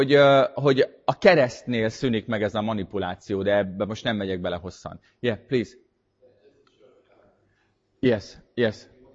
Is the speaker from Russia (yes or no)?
yes; Russia; Hungarian is a second language; now in Dublin, Ireland; Én Oroszországból származom, most Írországban, Dublinban élek.